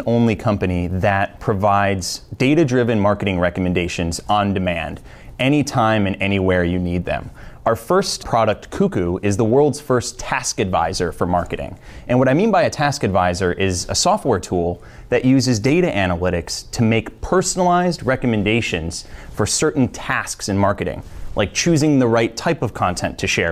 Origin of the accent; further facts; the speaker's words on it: Wisconsin, United States; moved away as an adult; So I'm originally from Wisconsin, and I moved to the East Coast to attend BU.